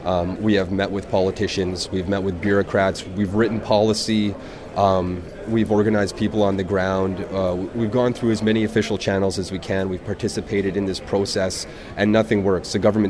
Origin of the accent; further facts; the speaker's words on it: the Arctic, Canada; I'm from the Arctic, and we're seeing the impacts of climate change. It's a reality for us now, and it's essentially destroying our culture